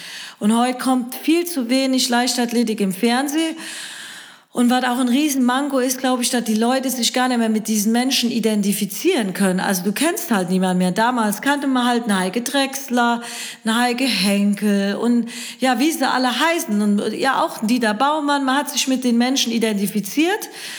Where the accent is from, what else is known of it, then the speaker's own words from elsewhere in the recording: Siegen, North Rhine-Westphalia, Germany; now in Metzingen, Germany; Ich komme ja aus Siegen ursprünglich und lebe jetzt in Metzing.